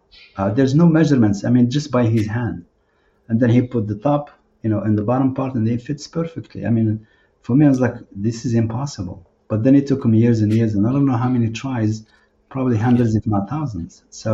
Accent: Marrakech, Marrakesh-Safi, Morocco; I said this to many people many times, and I am from Marrakech, but I love Fez, and who wouldn't?

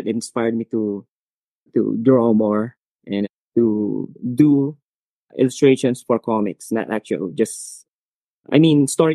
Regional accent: Philippines; Well, actually, I'm from the Philippines

